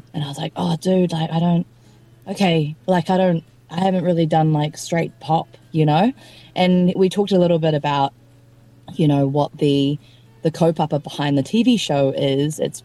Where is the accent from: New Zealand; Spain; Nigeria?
New Zealand; growing up in Aotearoa, et cetera, et cetera.